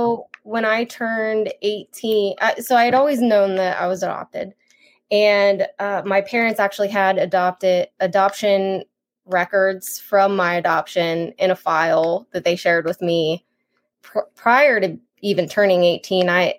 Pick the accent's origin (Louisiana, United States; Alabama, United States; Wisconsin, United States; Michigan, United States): Louisiana, United States; born there; I knew that I was born in Louisiana